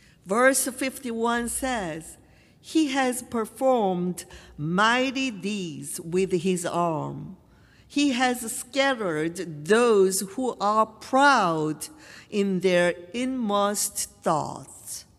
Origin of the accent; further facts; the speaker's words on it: South Korea; I think Korea, my home country, could be a good example.